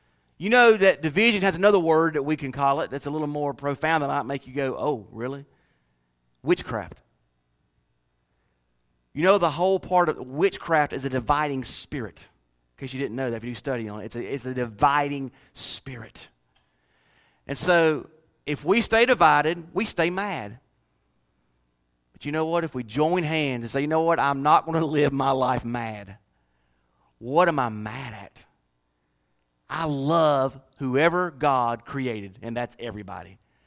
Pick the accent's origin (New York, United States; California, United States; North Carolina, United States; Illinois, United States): North Carolina, United States; I'm from North Carolina, born and raised. On the playground, spent most of my days.